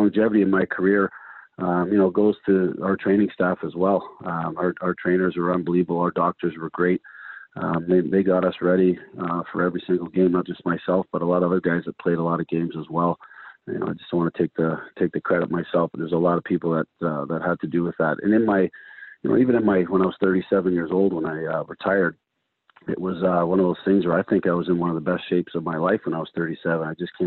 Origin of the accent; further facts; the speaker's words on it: Hamilton, Ontario, Canada; I'm born and raised in Hamilton, and for a little bit more money I might have made back then, it just wasn't worth going out to another team out west.